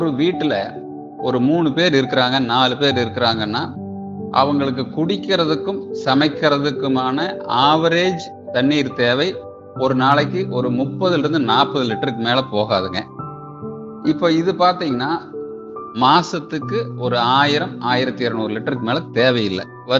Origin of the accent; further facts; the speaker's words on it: Paramathi, Tamil Nadu, India; எனது சொந்த ஊர் கரூர் டிஸ்ட்ரிக்டை சார்ந்த கா பரமத்தி என்பதாகும்.